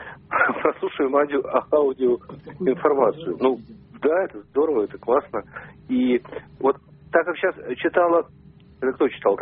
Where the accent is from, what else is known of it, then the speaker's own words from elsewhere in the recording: Saint Petersburg, Russia; Я там ленинградец, да